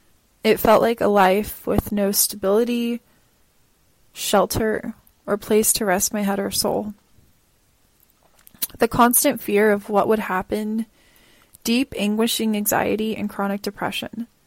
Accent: Rancho Cucamonga, California, United States; I grew up in Southern California, Rancho Cucamonga. And if you're questioning if that's a real place, yes, yes it is. It's about 37 miles east of Los Angeles and 3 hours from San Diego.

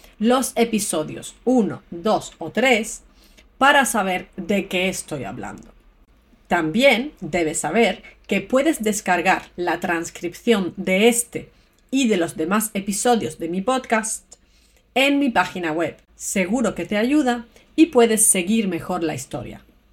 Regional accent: Andalusia, Spain; soy una andaluza muy divertida

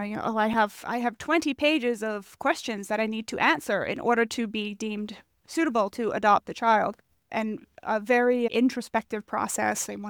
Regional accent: Bahamas; You are not the first person that has compared my growing up in the Bahamas to Moana

